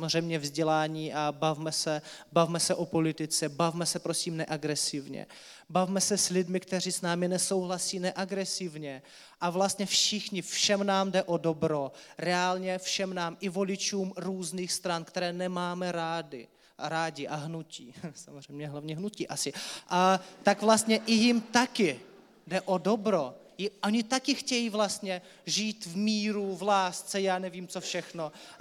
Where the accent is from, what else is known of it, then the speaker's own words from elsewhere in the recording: Russia; Czech is a second language; moved away as an adult; Měl jsem představu, samozřejmě když jsem odjížděl z Ruska, tak mě bylo 18.